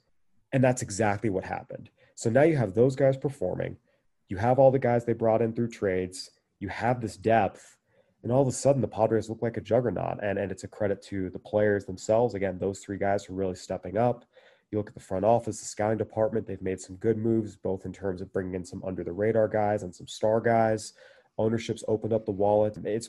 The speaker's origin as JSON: {"language": "English", "town": "San Diego", "region": "California", "country": "United States", "tie": "born or raised there", "said": "I grew up in San Diego."}